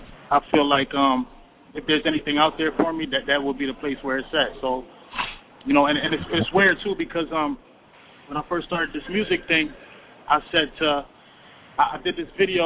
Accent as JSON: {"language": "English", "country": "Trinidad & Tobago", "said": "So my brother, like I said, I'm from Trinidad, so if the listeners out there, they don't know that, I'm from Trinidad"}